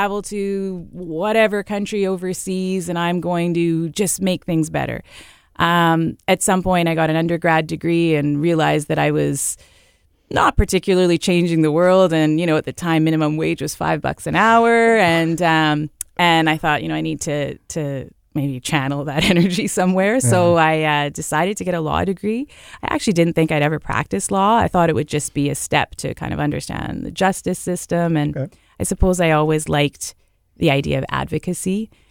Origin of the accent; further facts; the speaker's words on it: Winnipeg, Manitoba, Canada; also born or lived in Victoria, Canada; I'm born and raised in Winnipeg, lived here all through high school, went to university, and then I went out west. I went out to Victoria for university, you know, had to get away from the prairies.